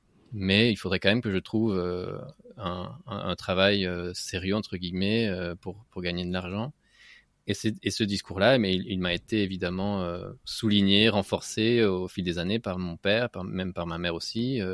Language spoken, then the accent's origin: French; Avignon, Provence-Alpes-Côte d'Azur, France; accent: southern French; also born or lived in Madrid; je suis né à Madrid, mais je suis très vite, on a tous très vite déménagé à Avignon. Donc j'ai appris l'espagnol, forcément mes parents sont, toute ma famille est en Espagne, mais on a passé ces 8 premières années à Avignon.